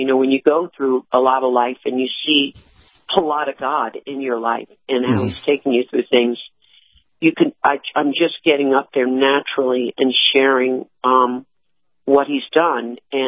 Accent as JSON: {"language": "English", "region": "New York", "country": "United States", "lives_now": "Nashville, United States", "said": "You know, and I live in Nashville now, but I'm from New York"}